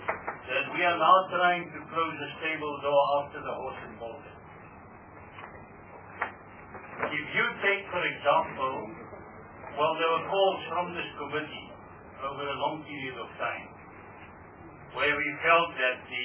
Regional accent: South Africa; a so-called Indian, never been to India, never born in India, born and bred in South Africa, speaking the languages of my country, swear loyalty to this Mother Earth that has sustained me, and I was called an Indian.

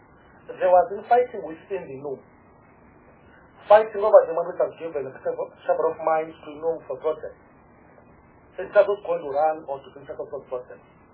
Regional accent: Eastern Cape, South Africa; I'm coming from Eastern Cape.

